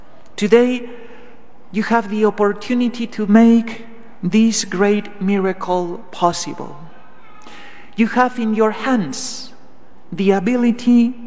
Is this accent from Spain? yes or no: yes; Spain; because after all, I'm from Spain.